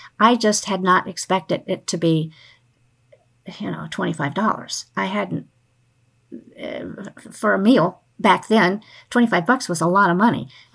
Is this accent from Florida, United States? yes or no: yes; Pensacola, Florida, United States; I'm from Pensacola, and I grew up with two brothers and a younger sister. So that's a Navy town. You know, it's a aviation town. So I grew up with it.